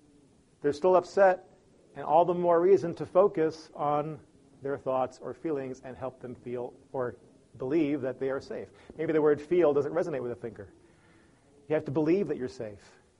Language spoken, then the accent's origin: English; Chicago, Illinois, United States; I grew up in Chicago.